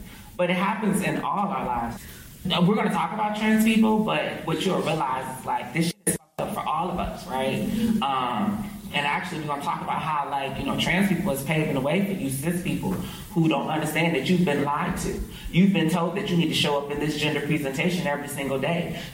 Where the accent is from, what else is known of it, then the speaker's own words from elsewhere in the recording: Detroit, Michigan, United States; like I grew up in Detroit, and if you ever saw that movie 8 Mile, it's real. It's real. That's exactly how people were living and continue to live in that city where I'm from.